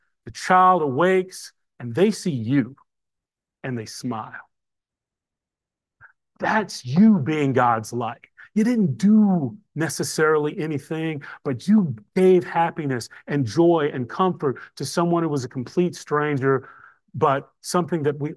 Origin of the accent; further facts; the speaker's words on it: Nashville, Tennessee, United States; I'm from Nashville, Tennessee.